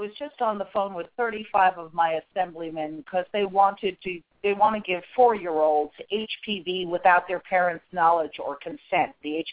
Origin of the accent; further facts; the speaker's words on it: Ireland; We're Irish. We have all these great sayings that have been passed down generation to generation, you know.